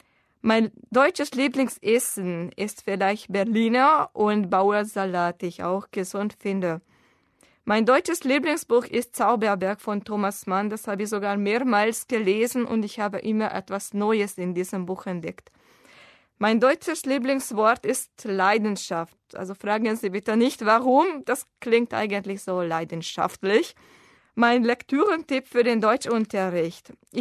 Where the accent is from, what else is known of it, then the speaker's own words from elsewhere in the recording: Győr, Győr-Moson-Sopron, Hungary; German is a second language; Ich komme aus Ungarn, aus Győr. Győr ist eine Stadt in der Nähe der östlichen Grenze, nicht so weit von Österreich. Mein Geburtsjahr ist 1983 und ich arbeite als Trainerin bei einer deutschen Autoherstellerfirma in Győr.